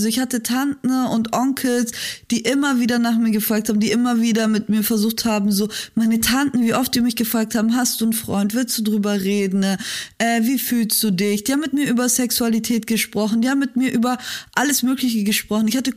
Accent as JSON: {"language": "German", "town": "Munich", "region": "Bavaria", "country": "Germany", "tie": "born or raised there", "said": "vor allem wir sind in München groß geworden"}